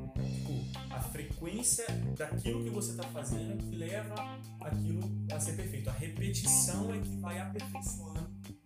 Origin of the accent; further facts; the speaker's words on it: Carangola, Minas Gerais, Brazil; nome estranho, mas tenho 33 anos, sou de Carangola, nascido e criado aqui, né, na nossa cidade.